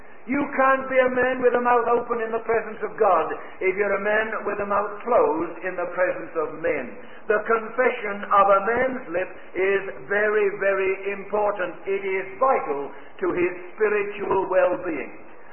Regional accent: England, United Kingdom; Maybe I'm an Englishman and appreciate dignity a little more than I ought.

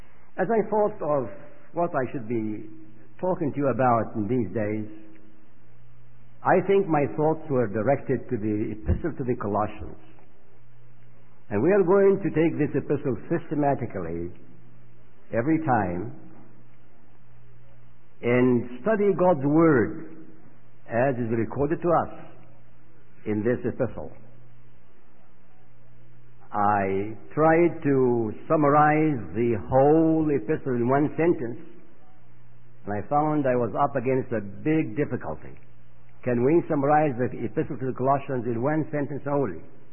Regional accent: Egypt; first language Arabic; English is a second language; I was born and raised in Egypt, and I ministered to the Lord in the land of Lebanon. And my only regret today is I am not able to speak to you in the Arabic language, for obvious reasons.

